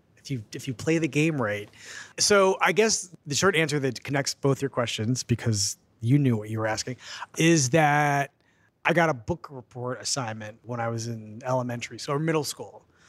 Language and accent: English; Philadelphia, Pennsylvania, United States; I'm from Philadelphia. I had the Philadelphia Inquirer and the Daily News, and that was it.